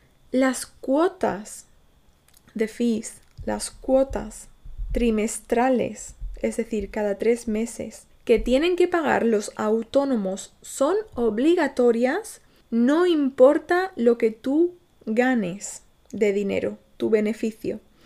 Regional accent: Spain; Si yo, siendo española, odio el papeleo en España.

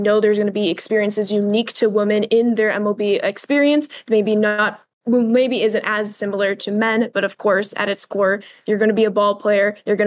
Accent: Chicago, Illinois, United States; I was born and raised in Chicago

